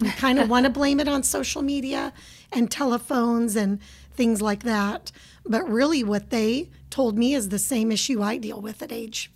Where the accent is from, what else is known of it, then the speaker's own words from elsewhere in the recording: Arizona, United States; moved away; also born or lived in Texas; We hail from the West. We're not Texans. We're from Arizona. But we are, Millie, those people who got to Texas as soon as we could.